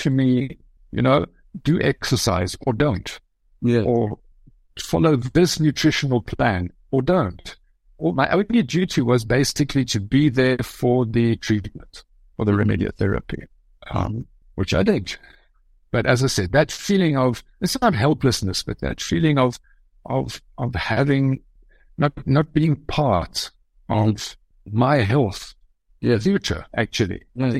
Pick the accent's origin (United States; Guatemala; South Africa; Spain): South Africa; moved away as an adult; also born or lived in Germany / London; I grew up in South Africa. I studied photography there. I worked as a photographer as well. I am of German descent. I am German.